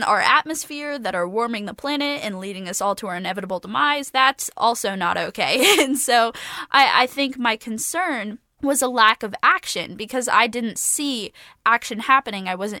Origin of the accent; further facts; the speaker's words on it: Florida, United States; So I'm from Florida and I care about the ocean a lot because I mean we go back all the time to Florida.